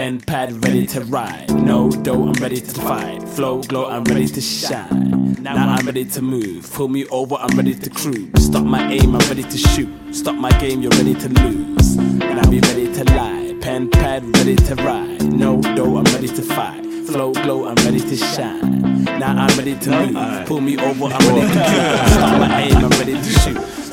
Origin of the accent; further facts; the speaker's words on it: Wolverhampton, West Midlands, United Kingdom; I'm a kid from Wolverhampton.